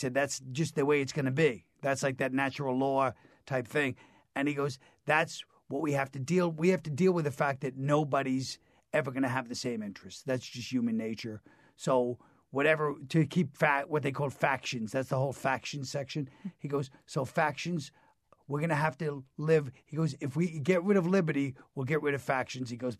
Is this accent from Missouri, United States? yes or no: no; New York, United States; how I bought the album, how he inspired me, being Irish from New York.